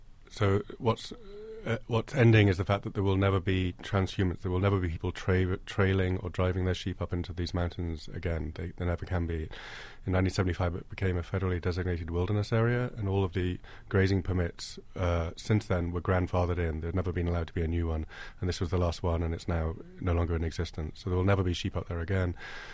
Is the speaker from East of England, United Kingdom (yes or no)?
no; Liverpool, North West England, United Kingdom; I grew up in Liverpool, and the Lake District was on the back door